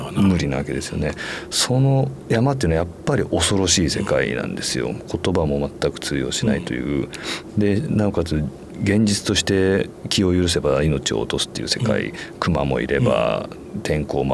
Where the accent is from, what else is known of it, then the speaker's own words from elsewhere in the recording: Tokyo, Japan; 東京で生まれ育ってることもあるので